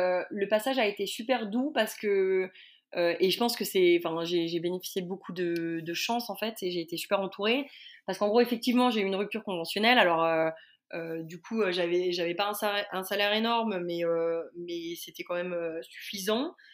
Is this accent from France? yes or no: yes; Auvergne-Rhône-Alpes, France; Donc nous en plus, on vient de Haute-Savoie